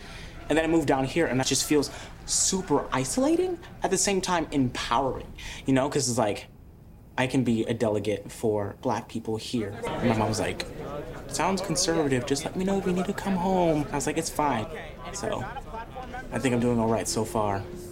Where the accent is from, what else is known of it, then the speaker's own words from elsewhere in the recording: Chicago, Illinois, United States; I'm originally from Chicago. I was in a bubble.